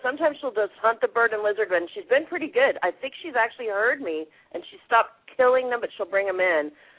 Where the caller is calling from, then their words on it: New Zealand; Okay, I'm calling from New Zealand.